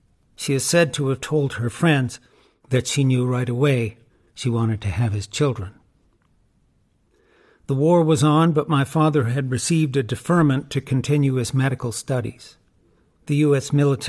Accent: North Carolina, United States; We grew up in North Carolina, taking classical music lessons

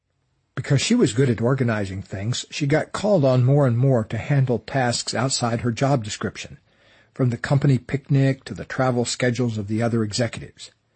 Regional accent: Florida, United States; I grew up in Florida and never saw a snowflake in person until I was 23 years old.

